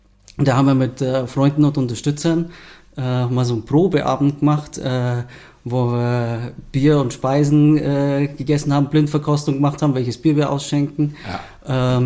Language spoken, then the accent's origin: German; Selb, Bavaria, Germany; also born or lived in Austria; Ja, ich bin ursprünglich aus Selb hier geboren und aufgewachsen und danach, nach der Schule war ich längere Zeit weg und bin dann so vor 3-4 Jahren wiedergekommen und da war ich zuvor in Österreich auch aktiv in einem Freizeit- und Kulturverein